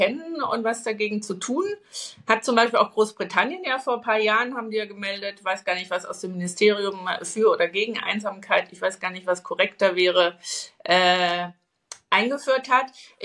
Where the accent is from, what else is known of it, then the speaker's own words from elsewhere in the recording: Bavaria, Germany; ich komme aus dem Dorf im Bayerischen Wald.